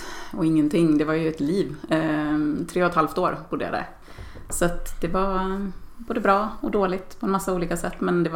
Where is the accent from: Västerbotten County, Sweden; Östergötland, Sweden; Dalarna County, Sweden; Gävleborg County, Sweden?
Dalarna County, Sweden; Jag är uppväxt i Dalarna och bor där igen på min barndomsö.